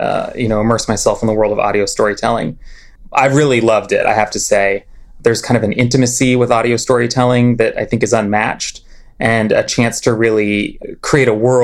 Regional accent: Los Angeles, California, United States; So I grew up in Los Angeles. Like I said, I grew up reading the newspaper every morning at, you know, the breakfast table.

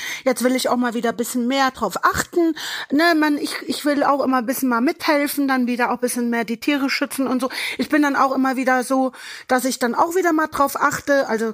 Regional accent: Frankfurt, Hesse, Germany; Nee, ich komme ja aus Frankfurt, Hessen, ne?

